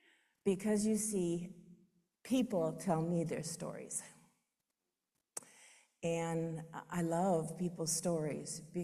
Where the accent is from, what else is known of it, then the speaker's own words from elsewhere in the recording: Memphis, Tennessee, United States; born there; I was born in Memphis. I'm a Southern girl. Amen, and I would love to go back there again.